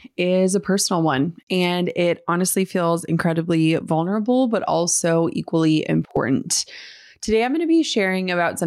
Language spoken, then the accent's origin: English; Midwest, United States; I grew up in the Midwest. I live in the Midwest.